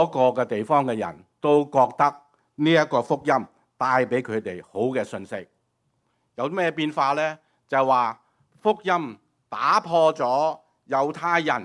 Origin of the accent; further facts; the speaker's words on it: Hong Kong; 你講國語，我講廣東話，雞同鴨講講唔通噶，係咪啊？我哋講香港人就好叻嘅，即係兩邊都聽得到嘅。